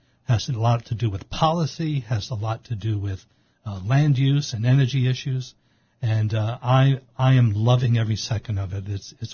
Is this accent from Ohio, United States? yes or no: no; Providence, Rhode Island, United States; I grew up in Providence, in what's now known as the North End of Providence. It was a community of Portuguese, Italian, and Irish community, many of them immigrants, many of them first generation to this country